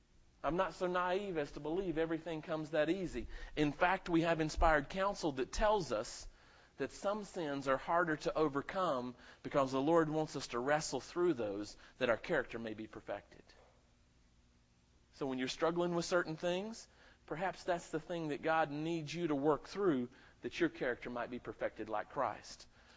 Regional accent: the South, United States; I was raised in the South. Anybody ever heard of liver mush?

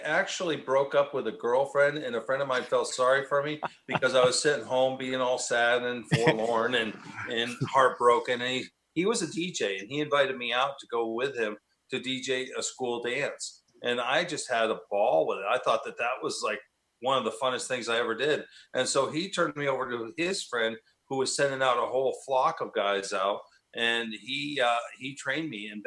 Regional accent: New York, United States; I'm from New York, so that goes in the blood.

